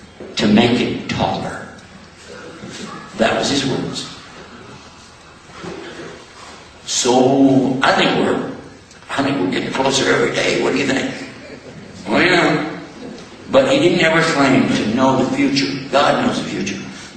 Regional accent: Texas, United States; I'm from Texas, by the way, and I know how land works.

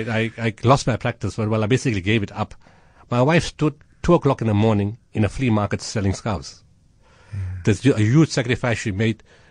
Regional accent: Potchefstroom, North West, South Africa; I go to Potchefstroom quite often. It's my hometown. My family is still there.

